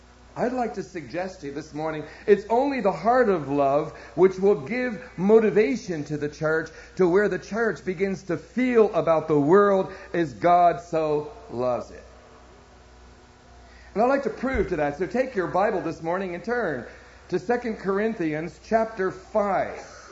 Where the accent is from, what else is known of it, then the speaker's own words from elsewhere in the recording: Dallas, Texas, United States; Now, you know I'm from Dallas, and so basically, before we get to our text, we have to look at the context.